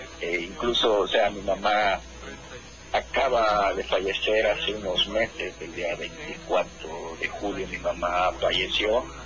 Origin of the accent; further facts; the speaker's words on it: Acapulco, Guerrero, Mexico; also born or lived in Mérida; now in Cerro Hermoso, Mexico; No, estuve trabajando un tiempo en Mérida y yo soy originario de Acapulco, Guerrero.